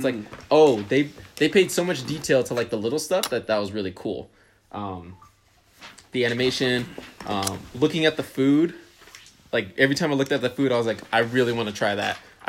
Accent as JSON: {"language": "English", "region": "California", "country": "United States", "tie": "born or raised there", "said": "because I grew up in the Bay Area, so we'd see seagulls all the time."}